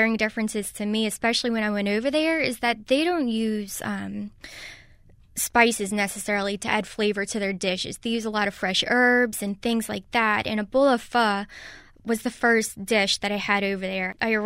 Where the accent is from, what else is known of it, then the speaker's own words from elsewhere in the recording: United States; I was a little bit apprehensive about what their reaction would be to me as an American